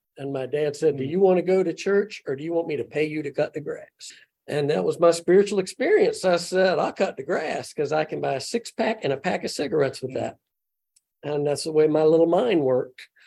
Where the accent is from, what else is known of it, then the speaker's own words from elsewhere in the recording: Vicksburg, Mississippi, United States; Now, I am a redneck from Vicksburg, Mississippi.